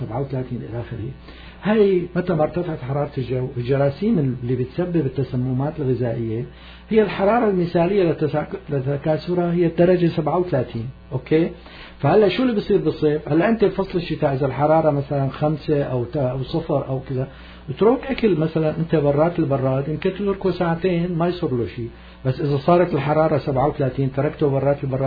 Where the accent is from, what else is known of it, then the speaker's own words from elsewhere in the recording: Syria; عندنا بسوريا